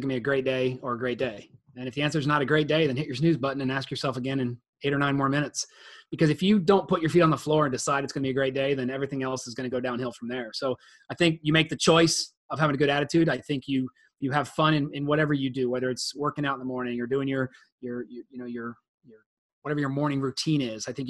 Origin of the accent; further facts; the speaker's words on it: Columbus, Ohio, United States; Little backstory, I grew up in Columbus, Ohio.